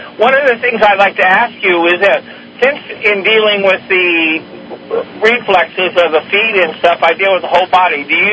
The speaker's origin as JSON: {"language": "English", "town": "Weaverville", "region": "California", "country": "United States", "said": "Yes, ma'am. I'm from Weaverville, California."}